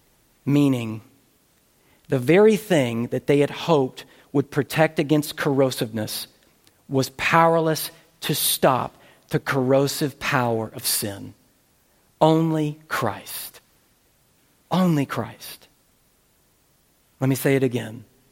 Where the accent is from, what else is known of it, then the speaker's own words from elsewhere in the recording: the South, United States; all the mythologizing, which I grew up with in the South